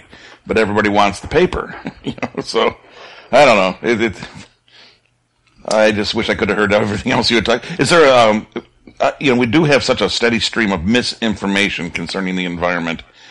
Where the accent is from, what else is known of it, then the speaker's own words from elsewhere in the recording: Buffalo, New York, United States; I grew up in Buffalo, New York. And I remember as a child, Lackawanna, New York was always in this dark cloud from Bethlehem Steel.